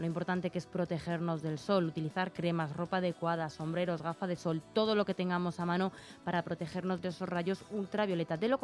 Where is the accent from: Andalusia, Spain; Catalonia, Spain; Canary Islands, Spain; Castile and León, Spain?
Castile and León, Spain; Malpartida de Corneja; Bueno, mi pueblo está situado en la provincia de Ávila, es un pueblo muy pequeñito, se llama Malpartida de Corneja.